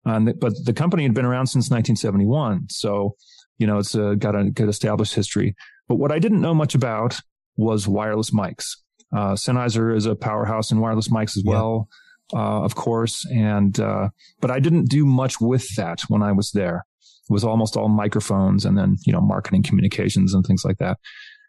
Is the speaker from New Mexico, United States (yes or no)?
yes; Albuquerque, New Mexico, United States; I grew up in Albuquerque here and I kept my eye on this little company